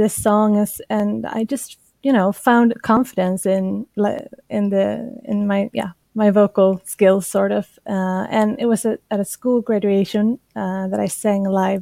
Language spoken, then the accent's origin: English; Sweden; Well, so I was born and raised in Sweden, but my father is from Georgia. My mother is Swedish.